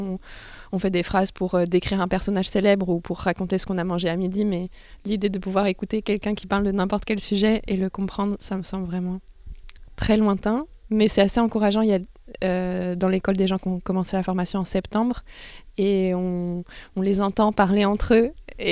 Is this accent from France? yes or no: yes; Rennes, Brittany, France; j'ai grandi à Rennes, j'ai été dans un lycée bilingue anglais, du coup j'ai appris à parler bien anglais au lycée, et après j'ai été vivre en Espagne pendant 2 ans